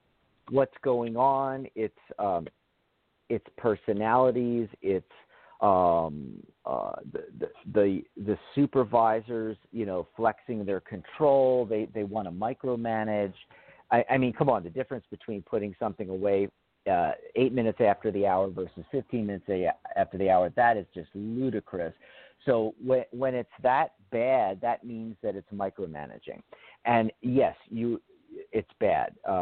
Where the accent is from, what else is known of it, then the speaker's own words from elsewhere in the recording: Philadelphia, Pennsylvania, United States; born there; I was born in Philadelphia.